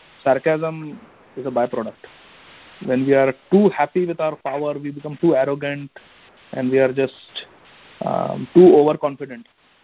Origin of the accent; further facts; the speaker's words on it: India; I grew up in India and never knew about Chaitanya Mahaprabhu.